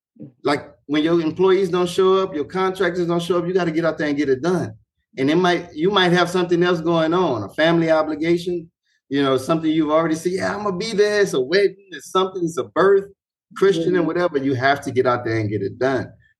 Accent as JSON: {"language": "English", "town": "New Orleans", "region": "Louisiana", "country": "United States", "said": "You know, I'm from New Orleans."}